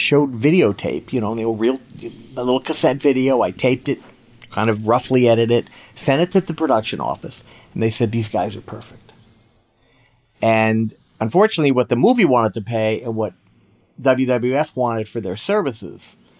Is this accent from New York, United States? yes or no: no; California, United States; And I said, hi, I'm an agent from California, and I would like to talk to someone about working with your talent.